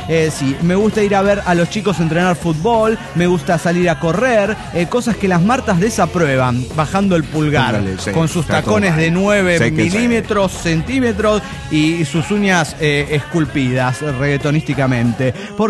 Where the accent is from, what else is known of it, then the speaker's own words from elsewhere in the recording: Mexico; now in Montreal, Canada; mexicano Montreal.